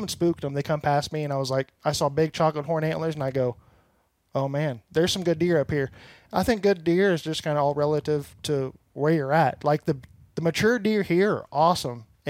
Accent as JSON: {"language": "English", "region": "Kansas", "country": "United States", "lives_now": "Iowa", "said": "so I'm from Kansas, didn't grow up deer hunting or anything"}